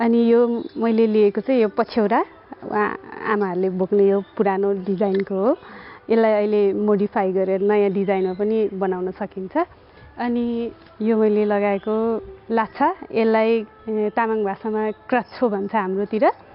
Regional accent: Bagmati, Nepal; हाम्रो मेरो घर चाहिँ काभ्रे हो

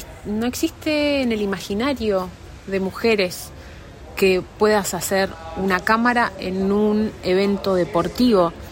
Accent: Mendoza, Argentina; moved away; Yo vengo de Argentina y allá vi en mi tiempo quizás una mujer camarógrafa.

